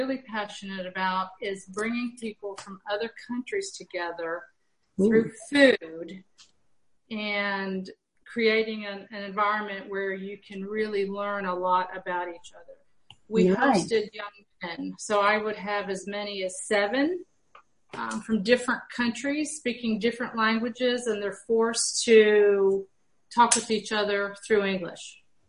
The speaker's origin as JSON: {"language": "English", "town": "Cookeville", "region": "Tennessee", "country": "United States", "said": "I'm from Cookeville, Tennessee, which is Middle Tennessee. It's almost smack dab in the state, north, south, east, and west."}